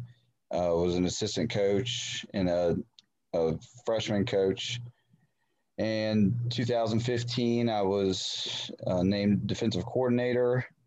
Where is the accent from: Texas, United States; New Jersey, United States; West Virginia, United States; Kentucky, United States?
West Virginia, United States; Elkins; So I was born and raised in Elkins.